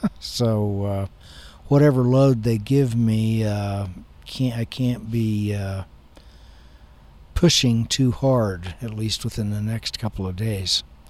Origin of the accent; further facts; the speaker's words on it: Kansas, United States; Of course, I was born and raised in Kansas, and when I was a kid kind of growing up, I lived probably the first 24 years of my life mostly in Kansas